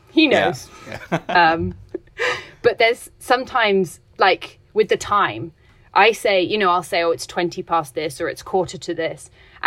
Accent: England, United Kingdom; I grew up in England and I'm just, you know, half English.

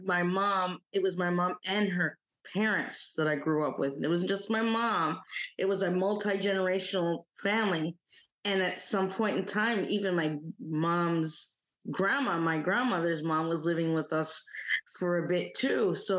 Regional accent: Summit, New Jersey, United States; born there; I was born in Summit, New Jersey, but I was born in a Caribbean household. My mom's family is Jamaican, and I grew up with them.

